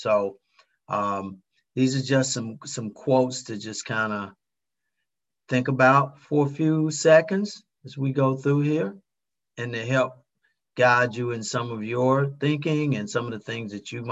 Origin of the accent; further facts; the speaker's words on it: North Carolina, United States; now in Maryland, United States; I'm from Maryland. I'm actually from North Carolina. I live in Maryland, and I've been living here for 1,302 days and moving back to North Carolina in the summer.